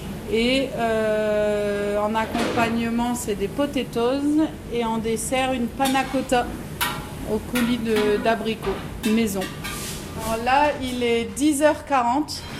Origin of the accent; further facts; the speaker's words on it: Hauts-de-France, France; accent: Nord-Pas-de-Calais; moi, je viens du Nord-Pas-de-Calais à la base. Ça s'entend un peu des fois dans mon accent.